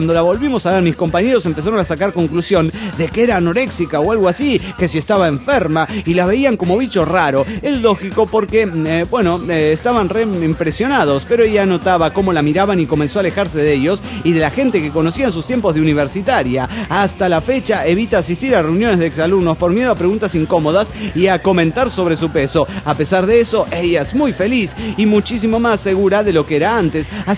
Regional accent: Durango, Mexico; soy originaria de Durango, Durango, México.

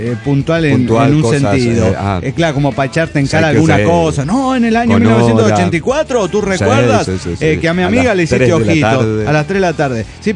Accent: Santa Fe, Argentina; de Santa Fe, Argentina.

